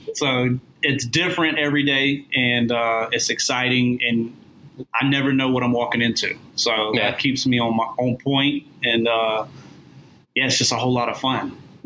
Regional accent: South Carolina, United States; Southern style, because I am from South Carolina.

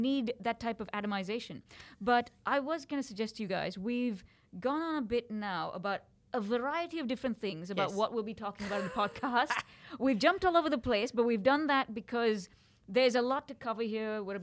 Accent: India; I'm from India

